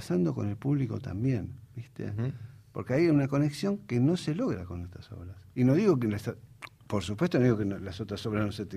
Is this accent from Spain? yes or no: no; Argentina